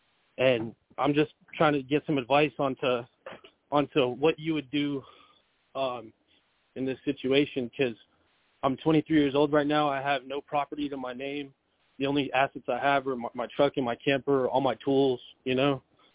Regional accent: El Paso, Texas, United States; Born and raised in El Paso, Texas. But right now I'm working in Georgia, bro.

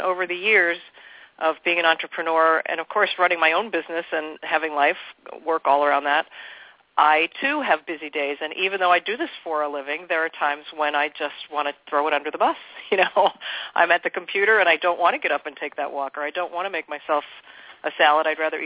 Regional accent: New York City, New York, United States; I live here full time. I'm from the New York City originally, but I don't know. I retreated out here some 14 years ago.

